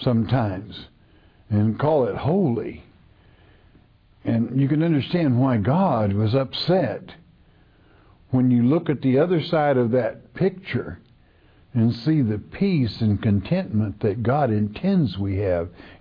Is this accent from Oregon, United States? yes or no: yes; Oregon, United States; I'm from Oregon.